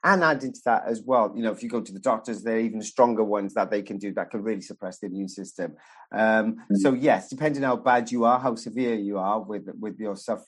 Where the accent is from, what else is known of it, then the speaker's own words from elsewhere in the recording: Wales, United Kingdom; I'm a Welshman, so I've got to have a Welsh person somewhere along the line.